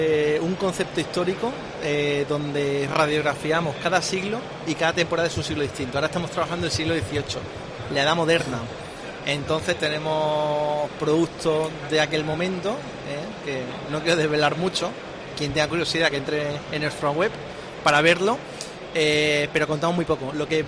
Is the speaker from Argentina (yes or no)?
no; Andalusia, Spain; es un evento que creo que como andaluces tenemos que seguir apostando y apoyando